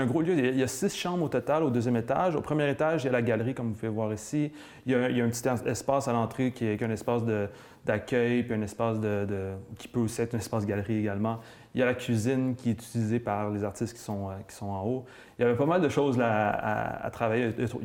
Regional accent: Montreal, Quebec, Canada; born there; Moi, mes grands-parents viennent d'ici. Moi, je viens pas d'ici. Moi, je suis né à Montréal, mais mes grands-parents viennent de Chandler puis de Port-Daniel.

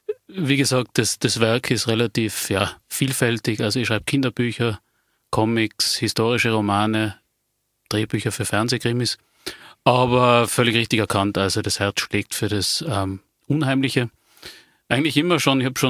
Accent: Tyrol, Austria; also ich bin immer in Nordtirol aufgewachsen und in Innsbruck, also in der Umgebung von Innsbruck.

